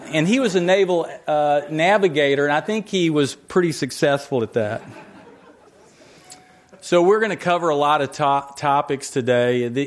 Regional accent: Nashville, Tennessee, United States; I'm from Nashville, Tennessee. If you were wondering, it is a red state.

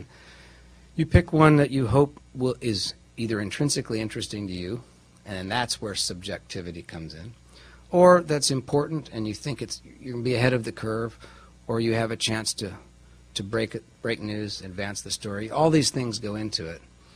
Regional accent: California, United States; Well, you know, I'm from California. I grew up there

